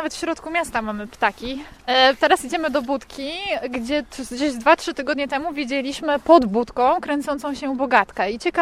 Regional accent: Gdańsk, Pomeranian Voivodeship, Poland; Tak, ja jestem z Gdańska.

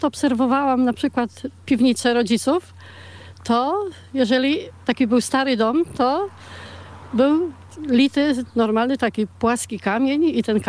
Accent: Chmielno, Pomeranian Voivodeship, Poland; born there; first language Kashubian; urodziłam się tutaj, w sołectwie, w gminie Chmielno, w sołectwie Chmielnie. Od dziecka, że tak powiem, z mlekiem matki wysłałam język.

